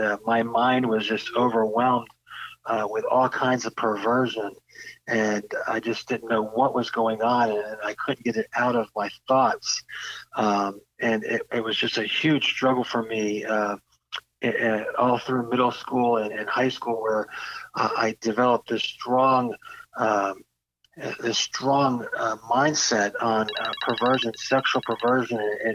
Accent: Daytona Beach, Florida, United States; also born or lived in Port Orange; Yeah, I grew up right down the road in Daytona Beach, Florida, and in a little town just south of Daytona Beach, Port Orange.

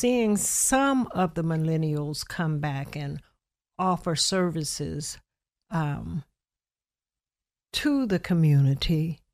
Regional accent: Edenville, United States; that's how I grew up in Edenville.

